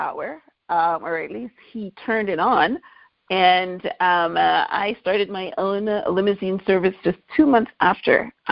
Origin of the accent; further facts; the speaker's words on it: Guyana; born there; I was born in Guyana, and for our listeners that don't know where that is a country in South America.